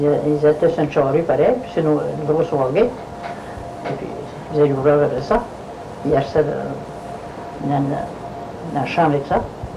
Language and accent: French; Sainte-Agathe, Quebec, Canada; Puis j'ai resté à Sainte-Agathe jusqu'à 20 ans. Après ça, je me suis mariée. J'ai resté à Sainte-Agathe. Je me suis mariée à Sainte-Agathe. J'ai resté à Sainte-Agathe.